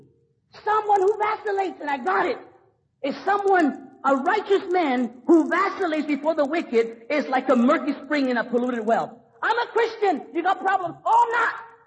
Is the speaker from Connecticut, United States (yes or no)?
no; Los Angeles, California, United States; And yes, I'm from East LA.